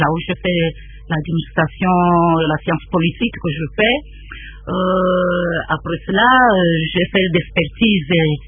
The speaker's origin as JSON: {"language": "French", "town": "Lubumbashi", "region": "Haut-Katanga", "country": "DR Congo", "tie": "born or raised there", "said": "j'ai grandi à Lubumbashi, tu vois, presque tous les enfants de Lubumbashi sont très éveillés."}